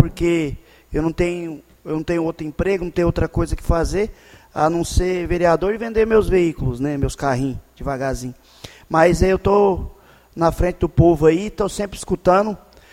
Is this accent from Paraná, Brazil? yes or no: no; Nova Santa Helena, Mato Grosso, Brazil; a minha infância toda é aqui em Nova Santa Helena, e eu creio que os meus últimos dias sejam aqui também